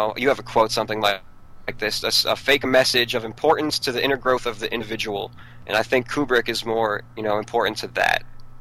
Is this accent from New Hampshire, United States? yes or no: yes; New Hampshire, United States; because I'm from New Hampshire